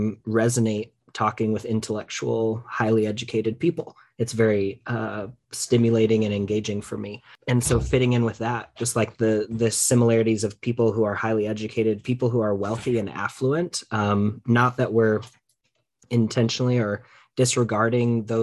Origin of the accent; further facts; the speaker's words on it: Chelsea, Michigan, United States; also born or lived in Ann Arbor; We lived in Ann Arbor for 5 years, and I grew up in Chelsea, which is just 20 minutes west.